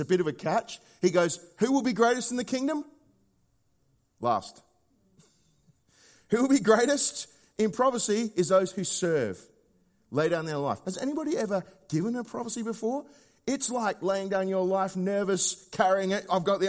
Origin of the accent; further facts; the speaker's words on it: Australia; And I would know that as an Australian